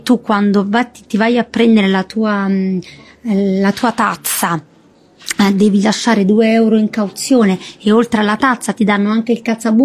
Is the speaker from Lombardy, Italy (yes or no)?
no; Turin, Piedmont, Italy; Ma io vengo da Torino.